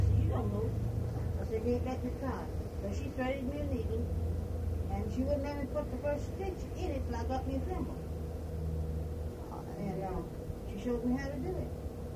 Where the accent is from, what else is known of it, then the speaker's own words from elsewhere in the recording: Florida, United States; No, ma'am. I was born over in Dixie County and raised in Swan County. And we left Swan County in 24.